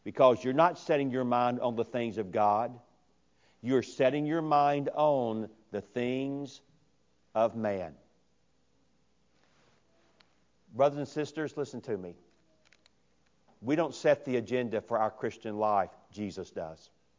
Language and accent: English; Atlanta, Georgia, United States; I grew up in Atlanta, Georgia.